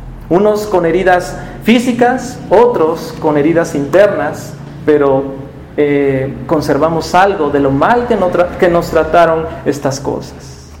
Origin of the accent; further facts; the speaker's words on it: Tehuacán, Puebla, Mexico; Tehuacán, de donde yo vengo, es muy conocido por eso.